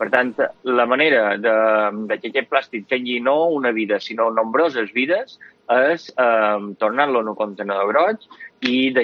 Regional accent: Pollença, Balearic Islands, Spain; Són de Pollença.

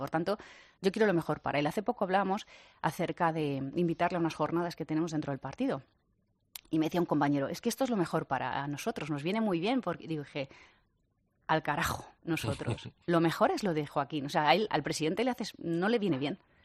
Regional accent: Community of Madrid, Spain; Los madrileños somos españoles por encima de todo. No somos regionalistas.

